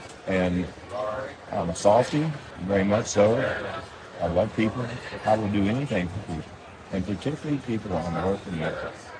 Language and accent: English; West Virginia, United States; Again, I came from West Virginia